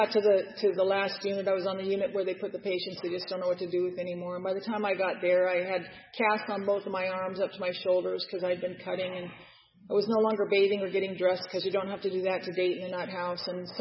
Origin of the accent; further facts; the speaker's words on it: Los Angeles, California, United States; Now I'm from Los Angeles, so I don't know what land I thought I was going to get back